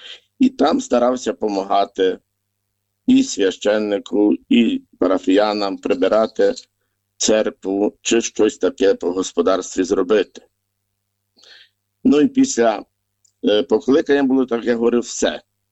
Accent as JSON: {"language": "Ukrainian", "town": "Orishkivtsi", "region": "Ternopil Oblast", "country": "Ukraine", "tie": "born there", "said": "Я народився на Тернопільщині, Україні, село Орішківці, зараз з Чортківського району. Народився я в християнській католицькій родині."}